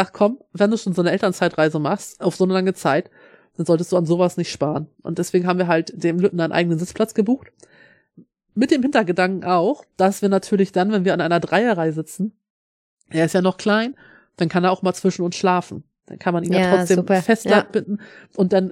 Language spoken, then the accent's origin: German; Northern Germany, Germany; Also wir kommen ja aus Norddeutschland.